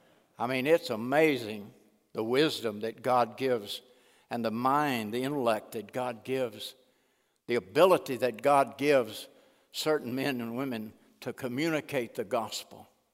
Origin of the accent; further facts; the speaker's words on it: Bogota, Texas, United States; born there; also born or lived in Houston; I was born in East Texas, Bogota. Everybody wants to go there. You know, and it's a wonderful little town of about 800. And I was living in Houston then.